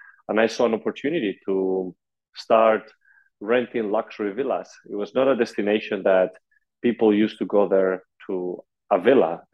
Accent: Madrid, Community of Madrid, Spain; moved away as an adult; I come originally from Madrid, Spain. I came into the States with a tennis scholarship.

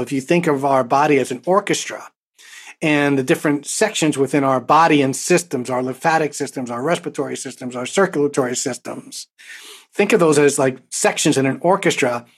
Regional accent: Bronx, New York, United States; Way back when I started to do this, and I grew up in the Bronx

